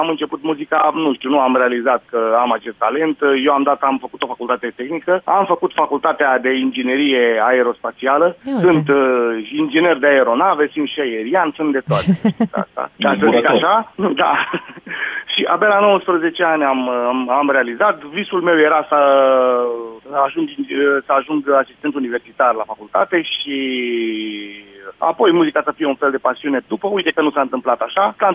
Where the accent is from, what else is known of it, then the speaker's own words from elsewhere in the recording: Moldavia, Romania; eu, de exemplu, sunt moldovean.